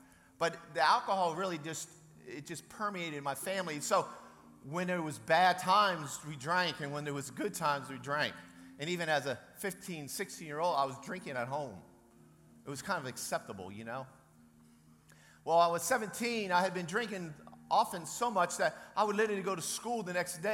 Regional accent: Fort Worth, Texas, United States; I'm from Fort Worth, and I'm a blessed man.

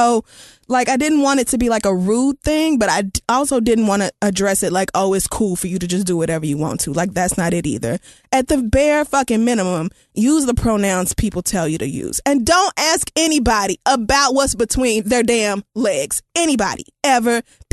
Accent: Oklahoma, United States; It was just like I grew up in Oklahoma and that was just like, it was just like understood.

